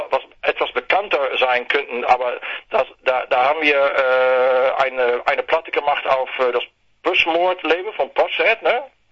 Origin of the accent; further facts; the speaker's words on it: Netherlands; German is a second language; Also ja, wir kommen aus der Nähe von Deutschland, und meine Generation ist ja schon groß geworden mit deutsche Fernsehen und so